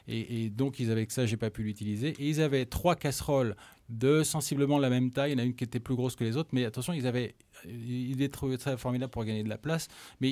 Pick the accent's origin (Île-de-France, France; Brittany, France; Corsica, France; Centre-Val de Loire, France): Brittany, France; Moi, je suis breton, hein, donc je fais des galettes.